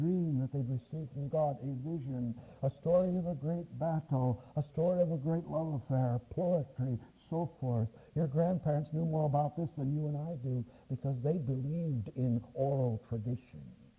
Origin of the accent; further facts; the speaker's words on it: Nebraska, United States; Well, I grew up in Nebraska in a cornfield.